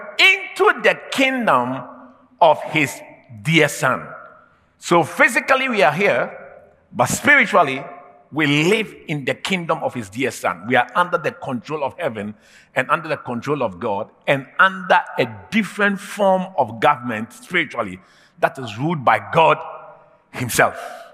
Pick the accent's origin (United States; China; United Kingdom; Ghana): Ghana; Although he's my twin brother, I'm a Ghanaian, he's an American.